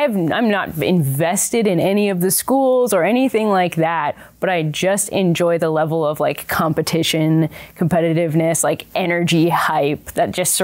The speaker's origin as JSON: {"language": "English", "region": "Virginia", "country": "United States", "said": "But UVA is, I'm from Virginia, so, you know, was pulling for them."}